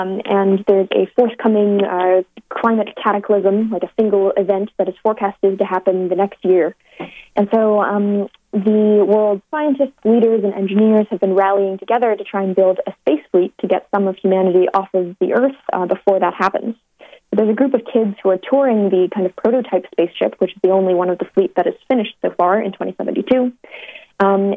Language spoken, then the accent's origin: English; United States; Yeah, so I'm half Chinese and half Irish. My parents were immigrants. I'm American.